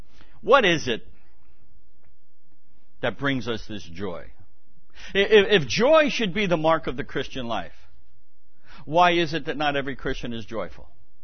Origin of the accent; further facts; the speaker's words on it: New York, United States; also born or lived in Manhattan; look, I was born in Manhattan. You can't get any more New York than being born in Upper Manhattan, and I've lived here on Long Island my whole life.